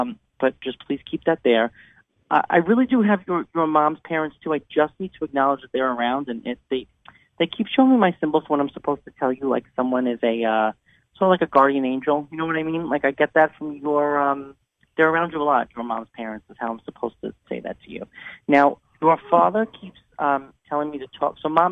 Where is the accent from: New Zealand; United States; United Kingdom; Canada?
United States; New York; Maybe it's the whole Northeast thing. I'm from New York. So maybe that's what that is.